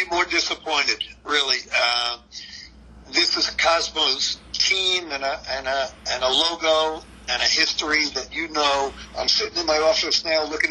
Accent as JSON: {"language": "English", "town": "New York City", "region": "New York", "country": "United States", "tie": "born or raised there", "said": "I grew up in the Bronx, a Yankee fan, so this was a dream come true."}